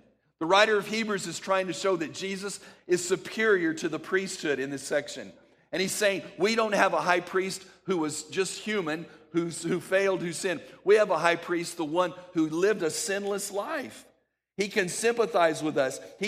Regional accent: El Paso, Texas, United States; When I was a kid, I grew up in El Paso, Texas. We used to go across the Rio Grande River to Juarez, Mexico.

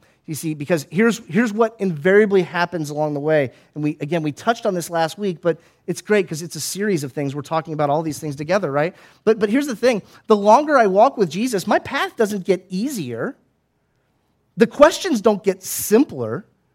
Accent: United States; How long is this going to take, right? I'm an American.

